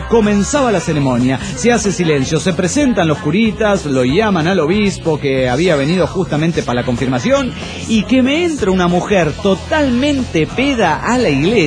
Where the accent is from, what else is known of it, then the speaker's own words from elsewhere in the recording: Ecuador; now in Valencia, Spain; ecuatoriano desde Valencia, España.